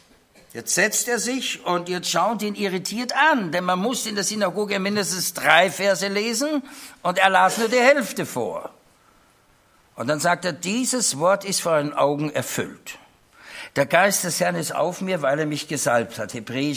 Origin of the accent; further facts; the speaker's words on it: Austria; now in Germany; meine Frau ist Schweizerin, ich bin Österreicher, wohnen in Deutschland